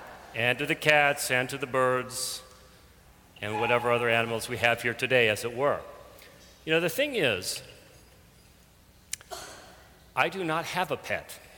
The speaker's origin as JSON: {"language": "English", "region": "Alaska", "country": "United States", "tie": "born or raised there", "said": "growing up in a family of four boys, there was enough wildlife there for my parents. And growing up in Alaska afforded me a more basic appreciation for our reliance upon animals."}